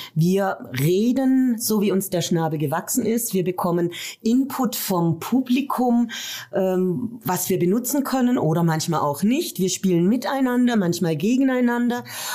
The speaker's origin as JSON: {"language": "German", "town": "Schwenningen", "region": "Baden-Württemberg", "country": "Germany", "tie": "born there", "moved": "as an adult", "lives_now": "Fulda, Germany", "said": "Richtig, ich komme nicht aus Fulda. Ich bin in Baden-Württemberg in Schwenningen am Neckar geboren und bin dann 89 nach Fulda Öst gekommen."}